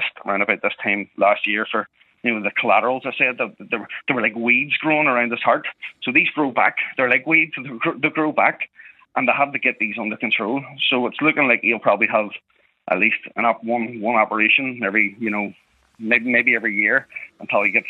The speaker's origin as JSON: {"language": "English", "town": "Belfast", "region": "Northern Ireland", "country": "United Kingdom", "said": "I'm not just from West Belfast, Stephen. I'm from Ballymurphy."}